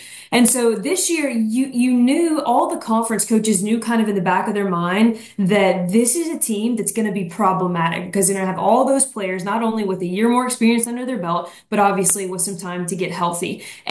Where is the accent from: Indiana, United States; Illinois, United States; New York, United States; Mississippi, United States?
Mississippi, United States; I'm from Mississippi.